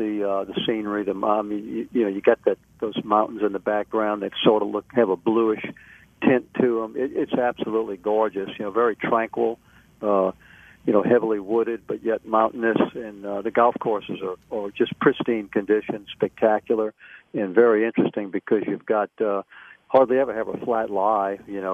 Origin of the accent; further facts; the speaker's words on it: New Orleans, Louisiana, United States; You know, I'm from New Orleans.